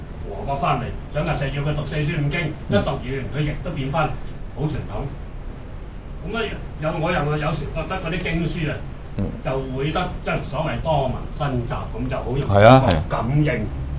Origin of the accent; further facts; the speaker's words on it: Guangdong, China; 喺我哋廣東人幾乎個個識。